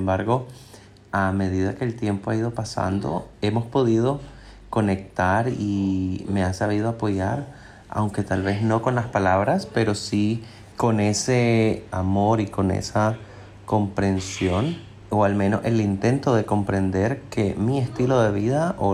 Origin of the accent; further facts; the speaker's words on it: Nicaragua; now in Spain; soy de Nicaragua, actualmente vivo en España, de pueblo católico y bisexual.